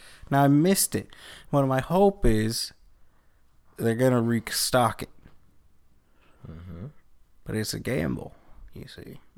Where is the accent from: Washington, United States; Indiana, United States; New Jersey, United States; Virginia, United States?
Virginia, United States; I'll have you know that I was born and raised in Virginia. Not West Virginia.